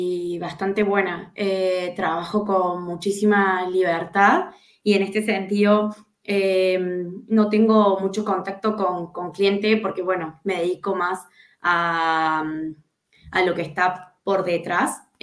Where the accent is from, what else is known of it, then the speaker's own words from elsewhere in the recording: Córdoba, Argentina; now in Spain; Vengo de una ciudad de Córdoba, Argentina